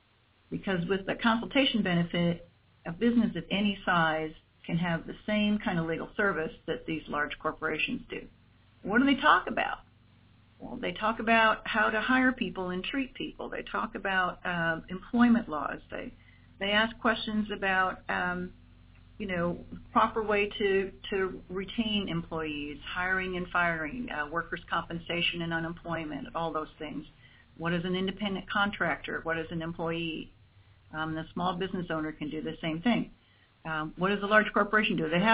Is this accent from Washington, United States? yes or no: no; South Dakota, United States; I grew up on the South Dakota prairie in the 50s and 60s. You know, sharecropping, outhouses, that kind of thing, with regular folks.